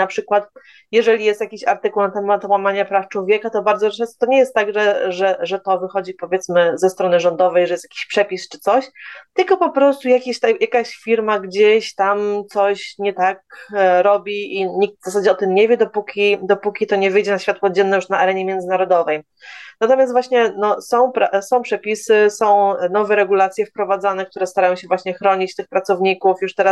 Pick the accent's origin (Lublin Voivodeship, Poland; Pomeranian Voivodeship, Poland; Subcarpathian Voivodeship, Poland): Pomeranian Voivodeship, Poland; Gdańsk; also born or lived in Qatar; Ja lubię ogólnie Polskę, lubię tutaj mieszkać, zwłaszcza, że jestem z Gdańska